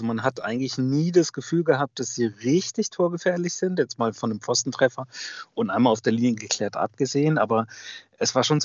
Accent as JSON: {"language": "German", "town": "Soest", "region": "North Rhine-Westphalia", "country": "Germany", "tie": "born there", "said": "ich bin gebürtiger Soester"}